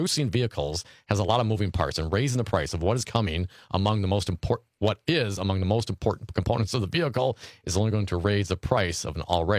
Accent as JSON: {"language": "English", "town": "Detroit", "region": "Michigan", "country": "United States", "said": "I was from the Michigan. I was from Detroit area."}